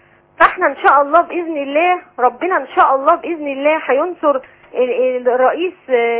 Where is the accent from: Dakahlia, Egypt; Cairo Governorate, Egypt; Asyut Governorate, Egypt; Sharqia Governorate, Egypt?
Cairo Governorate, Egypt; Cairo; من القاهرة.